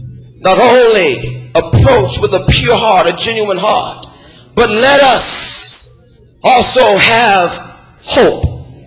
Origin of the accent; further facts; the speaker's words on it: Los Angeles, California, United States; Because when I was a kid, I grew up in South Central LA.